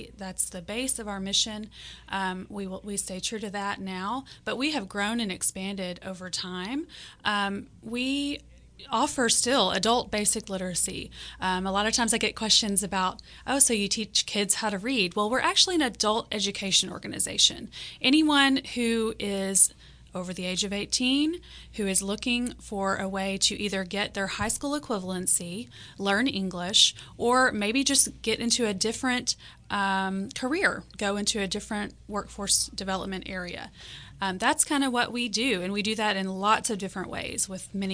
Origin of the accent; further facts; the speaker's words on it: Tyler, Texas, United States; now in Fort Worth, United States; So I grew up in Tyler. I'm fourth generation East Texan on my mom's side